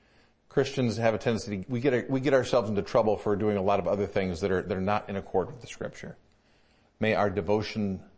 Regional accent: Detroit, Michigan, United States; That's not at all uncommon when I was growing up in the Detroit area.

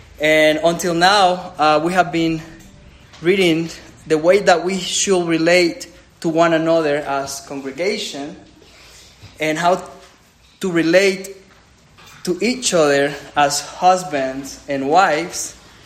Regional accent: El Salvador; English is a second language; And also, I'm from El Salvador, so English is my second language.

